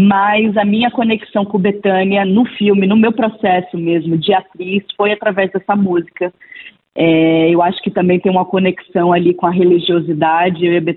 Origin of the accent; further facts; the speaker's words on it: Bahia, Brazil; eu sou baiana, eu conheço essa história profundamente.